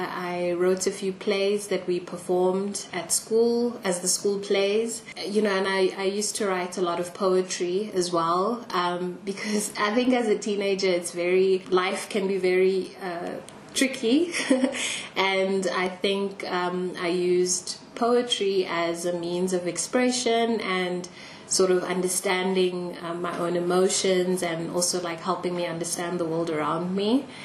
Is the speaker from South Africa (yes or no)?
yes; South Africa; I am a South African academic